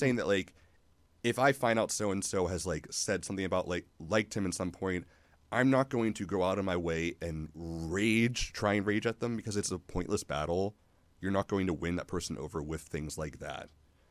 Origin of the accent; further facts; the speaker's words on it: Johnstown, Pennsylvania, United States; Like, for example, my hometown, Johnstown, Pennsylvania, loves Trump